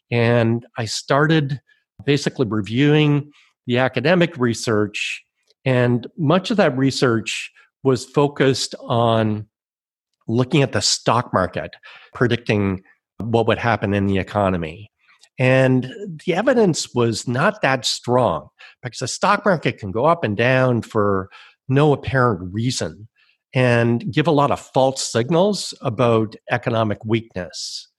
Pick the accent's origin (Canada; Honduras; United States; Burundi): Canada; Toronto, Ontario; Well, I grew up in Canada. I'm a native of Toronto.